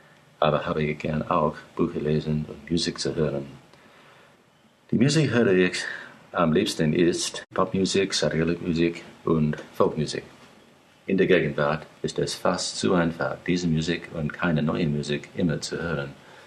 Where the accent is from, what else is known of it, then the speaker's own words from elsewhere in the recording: Brisbane, Queensland, Australia; German is a second language; ich komme aus Australien. Ich bin dort 1956 in Brisbane geboren und da ich lebe noch. Brisbane ist eine große Stadt und obwohl sie unbemerkenswert ist, liegt sie ganz in der Nähe von schönen Stranden, Bergen und Regenwäldern.